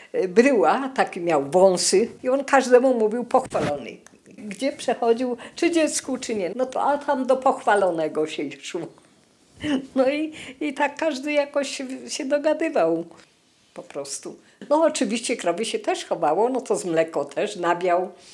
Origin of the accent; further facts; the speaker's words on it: Bronowice, Lesser Poland, Poland; Pochodzę z Bronowic, tu się urodziłam. W 37. tutaj się wychowałam, tutaj chodziłam do szkoły